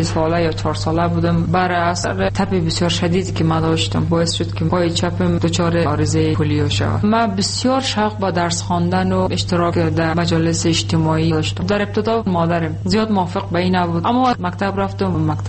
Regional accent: Afghanistan; من گفتم من افغانستانم.

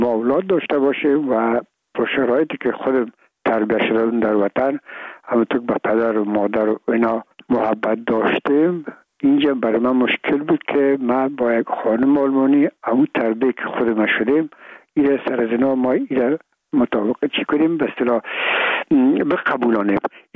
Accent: Afghanistan; من و بسیاریشان در این افغانستان تولد نشدن، در یک کشور دیگه بودن و میگم ما افغان هستیم

